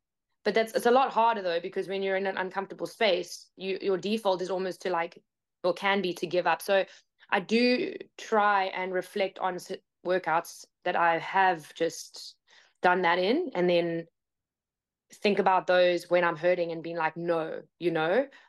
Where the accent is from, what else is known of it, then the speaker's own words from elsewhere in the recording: South Africa; I'm from South Africa.